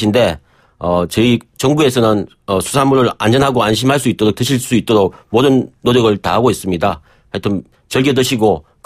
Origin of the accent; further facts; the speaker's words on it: Busan, South Korea; 저는 이제 사실 고향이 네. 부산 쪽이라서 어릴 때부터